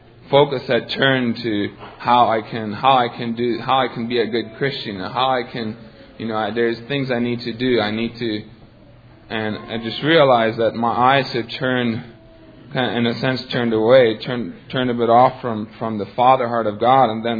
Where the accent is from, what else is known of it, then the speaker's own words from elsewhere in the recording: Belize; now in United States; I have been here in the States for about 4 months now. I'm from Belize